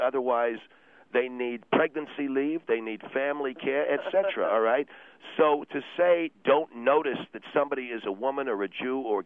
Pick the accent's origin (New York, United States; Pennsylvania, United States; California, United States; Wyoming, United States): New York, United States; I'm from New York originally, it's a very cosmopolitan place.